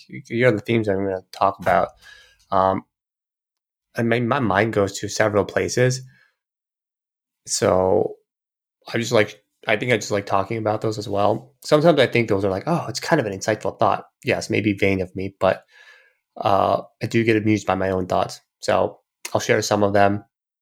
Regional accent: Brazil; moved away as an adult; also born or lived in Korea; now in United States; I was born in Korea, grew up in Brazil most of my life, and then I came to the States to study in undergrad in California

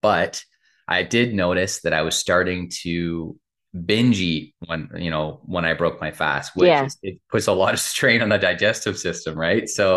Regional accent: Canada; Well, because I'm from Canada, and even though we have universal health care

